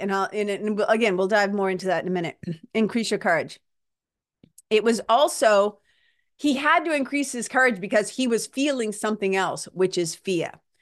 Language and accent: English; Massachusetts, United States; I come from New England, right? I come from Massachusetts, right? The home of the massholes, where everything was like, suck it up and stuff it down.